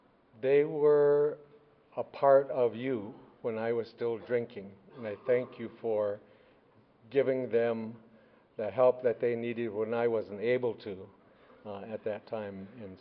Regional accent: United States; I am from the Mohican Nation, and our tribe is a clan system, so I was born for the Turtle Clan on my mother's side

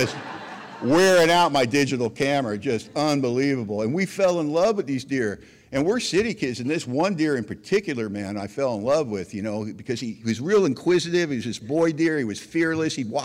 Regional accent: Los Angeles, California, United States; now in Pacific Northwest, United States; In 2004, my wife Eileen and I moved to the Pacific Northwest, and we're from Los Angeles. We're concrete, steel, and glass, and suddenly we're 8 miles out of town with 150-foot trees

